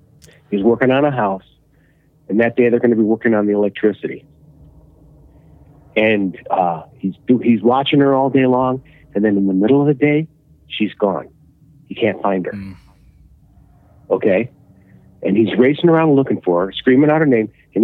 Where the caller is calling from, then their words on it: Illinois, United States; Can you hear me? I'm calling from Illinois.